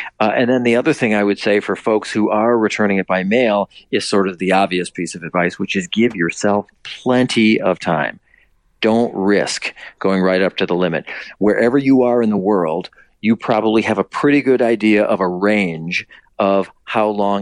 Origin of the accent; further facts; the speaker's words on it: Minnesota, United States; So I'm from Minnesota, and our relationship with our state folks